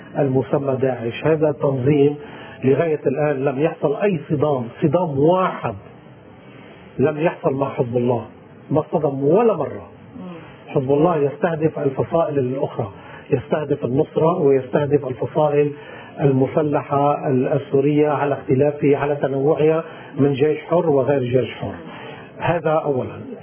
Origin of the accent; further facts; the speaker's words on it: Lebanon; نحن كمواطنين لبنانيين